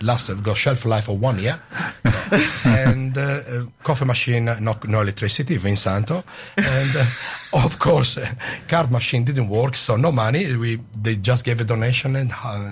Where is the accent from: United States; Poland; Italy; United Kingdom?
Italy; Sardinia; I come from Sardinia with the ink squid black pasta